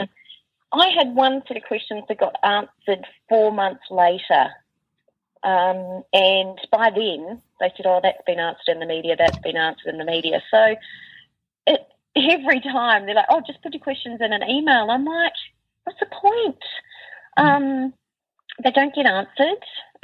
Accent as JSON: {"language": "English", "country": "New Zealand", "moved": "yes", "lives_now": "Perth, Australia", "said": "we obviously came from New Zealand and went to Perth. And, I mean, I'm an Australian citizen, I've lived in Australia most of my life"}